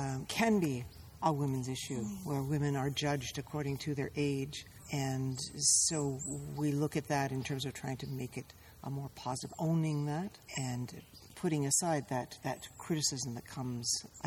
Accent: Toronto, Ontario, Canada; we are from Toronto in Canada

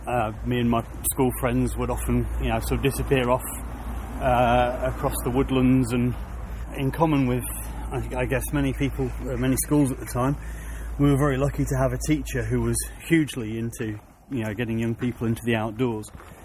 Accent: North West England, United Kingdom; I did most of my growing up in Cheshire.

